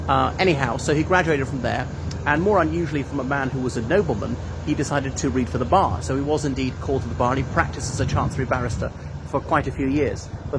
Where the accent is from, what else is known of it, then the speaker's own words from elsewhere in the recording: Ireland; from Ireland, so thanks for coming to my channel.